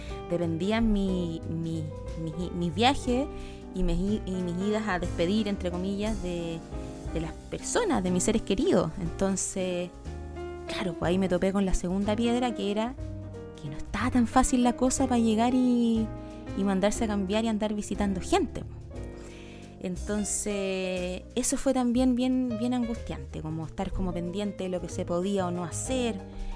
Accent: Chile; now in France; Salí de Chile, llegué a Francia, acá he ido aterrizando lentamente, pero aterrizando.

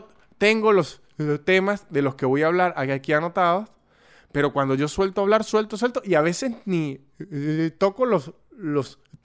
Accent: Venezuela; Como venezolano y me entregué

